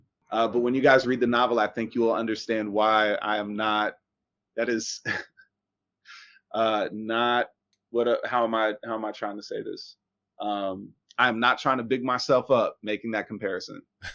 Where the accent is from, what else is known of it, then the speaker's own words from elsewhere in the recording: Illinois, United States; Because I'm from the suburbs of Chicago